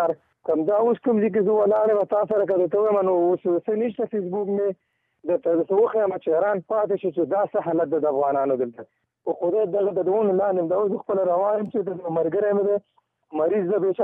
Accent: Behsud, Nangarhar, Afghanistan; now in Turkey; او زه خپل د افغانستان د ننګرهار یم، ولسوالۍ مې بېسود،

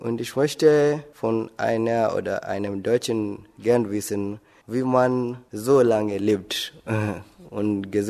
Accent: Kenya; German is a second language; aus Kenia. Mein Geburtsjahr ist 1996. Ich bin ein Student. Ich lerne Deutsch, weil ich in Deutschland studieren möchte.

